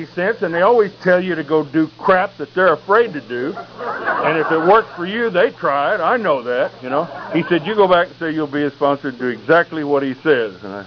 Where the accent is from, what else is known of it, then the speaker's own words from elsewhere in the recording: Texas, United States; Yeah, but I'm from Texas.